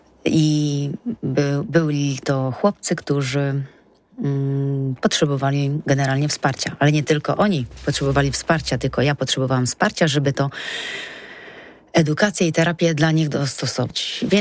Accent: Jarocin, Greater Poland Voivodeship, Poland; now in Konin, Poland; Ja się przeprowadziłam do miasta Konin, pochodzę z Jarocina

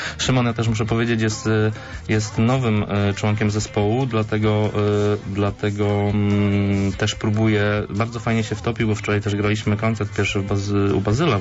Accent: Krotoszyn, Greater Poland Voivodeship, Poland; Tak, pochodzimy z Krotoszyna

